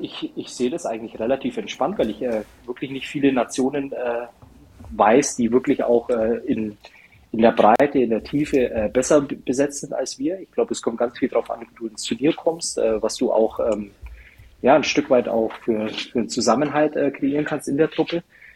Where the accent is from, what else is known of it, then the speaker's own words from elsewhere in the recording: Germany; natürlich irgendwo als Deutscher, man drückt der deutschen Mannschaft die Daumen